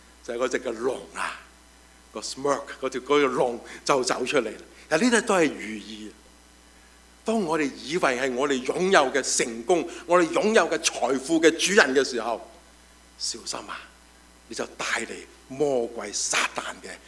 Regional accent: China; 你話好似我中國人咁樣啦

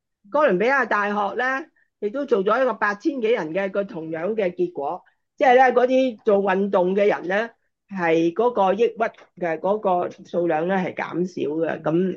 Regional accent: China; 即係我哋中國人即係講咁生鏽，即係唔好生鏽啊咁樣樣。

